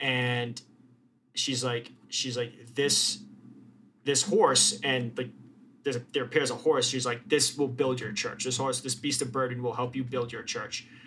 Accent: Woonsocket, Rhode Island, United States; in the town I grew up in Woonsocket, super French Canadian town. I'm like 100% French Canadian.

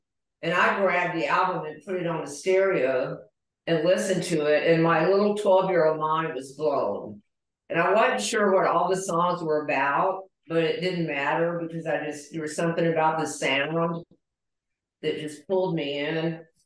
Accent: the South, United States; And we're both from the South, and it was weird.

